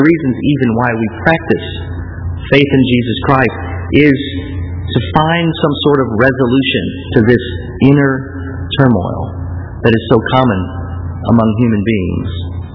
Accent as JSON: {"language": "English", "town": "St. Louis", "region": "Missouri", "country": "United States", "tie": "born or raised there", "said": "I remember when I was growing up in St. Louis, I had relatives that lived in Granite City, Illinois."}